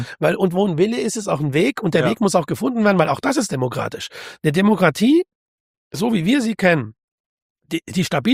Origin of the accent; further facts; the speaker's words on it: Frankfurt, Hesse, Germany; Wenn die dann, wo kommt ihr her? Dann sind die völlig interessiert. Dann sagen die Frankfurt.